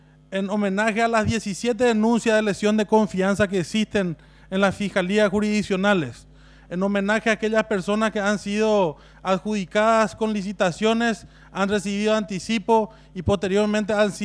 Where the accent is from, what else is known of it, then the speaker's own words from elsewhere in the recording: Presidente Hayes, Paraguay; por una cuestión de dignidad de mi pueblo, del presidente Hayes y del Chaco